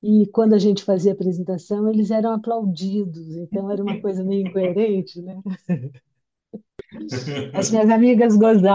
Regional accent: Minas Gerais, Brazil; Como eu sou mineira, e os mineiros adoram causos, eu gostei de contar essa história

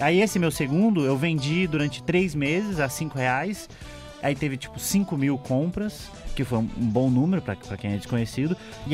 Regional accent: Pinhais, Paraná, Brazil; Eu sou de Curitiba, Pinhais.

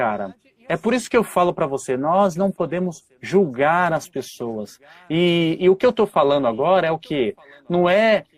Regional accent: São Paulo, Brazil; Sou aqui da região do Capão Redondo, meu.

